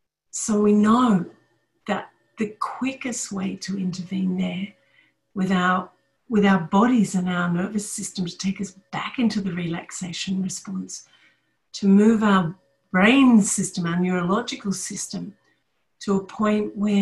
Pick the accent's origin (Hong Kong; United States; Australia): Australia; But I'm Australian and we have a very egalitarian sort of thing going on.